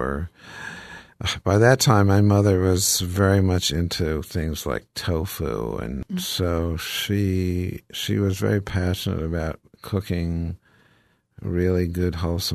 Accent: Huntington, New York, United States; I grew up in Huntington.

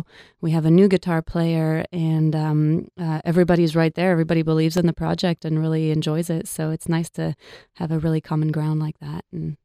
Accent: France; I grew up in France. My dad's French.

